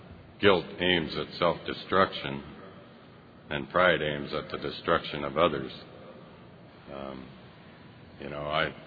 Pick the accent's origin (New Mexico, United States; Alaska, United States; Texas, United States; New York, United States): Alaska, United States; Kodiak; there's more chairs in this room than there are people in, you know, in the town that I come from Kodiak.